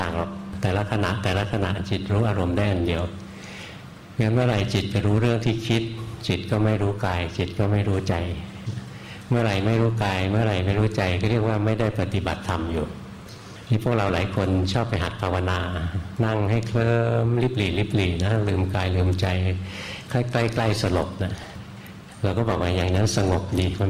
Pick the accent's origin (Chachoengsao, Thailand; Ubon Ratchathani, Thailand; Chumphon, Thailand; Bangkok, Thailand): Bangkok, Thailand; บ้านเกิดหลวงพ่ออยู่แถวนี้แหละอยู่แถววรจักรนี่เองตอนเด็กๆ เดินผ่านโรงพยาบาลกลางเป็นประจำเลย